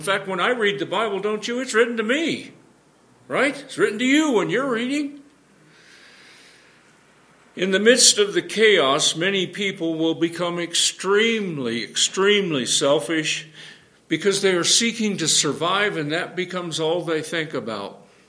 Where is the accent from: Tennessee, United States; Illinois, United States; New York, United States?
Illinois, United States; When I was a teenager in my hometown in central Illinois